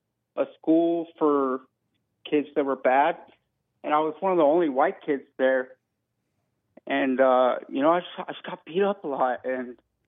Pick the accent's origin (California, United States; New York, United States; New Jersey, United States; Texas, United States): Texas, United States; Honestly, when I was young, I grew up in the South, small town Texas